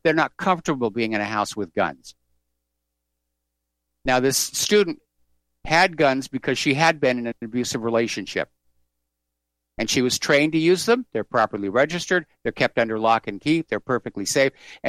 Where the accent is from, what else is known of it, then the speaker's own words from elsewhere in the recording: New England, United States; Well, I'm from New England. New Englanders all have guns too.